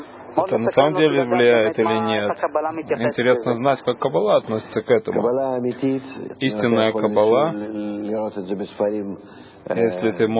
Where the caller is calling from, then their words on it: Beit Shemesh, Jerusalem District, Israel; я из Бет-Шемеш.